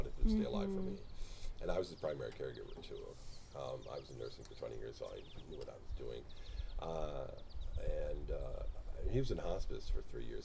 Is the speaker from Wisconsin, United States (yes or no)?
yes; Stevens Point, Wisconsin, United States; also born or lived in Appleton; Gee, I was born in Appleton, but we moved to Wisconsin Rapids, wherever. For some ungodly reason.